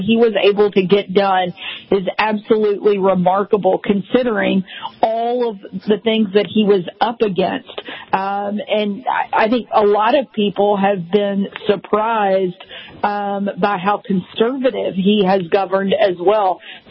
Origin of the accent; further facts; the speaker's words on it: Arkansas, United States; You know, I grew up in Arkansas, and so I had seen the corrupt Clinton political machine in action my entire life.